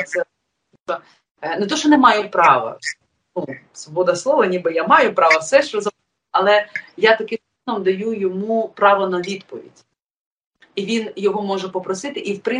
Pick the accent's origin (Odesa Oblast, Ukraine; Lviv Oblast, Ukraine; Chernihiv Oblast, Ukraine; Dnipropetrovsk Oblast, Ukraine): Odesa Oblast, Ukraine; born there; Я українська болгарка, яка народилася там, яка знає, яка вивчала болгарську мову і українську тільки завдяки тому, що Україна стала незалежною.